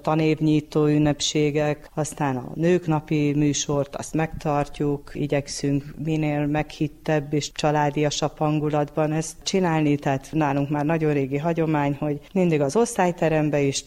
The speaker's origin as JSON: {"language": "Hungarian", "town": "Esztenek", "country": "Hungary", "tie": "born or raised there", "said": "Eszteneken voltam, itt is születtem Eszteneken, úgyhogy én nem mentem máshova."}